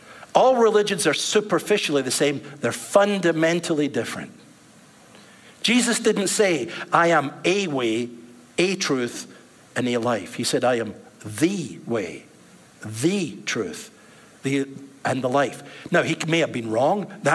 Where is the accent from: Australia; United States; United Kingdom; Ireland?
United Kingdom; Scotland; I come from Scotland.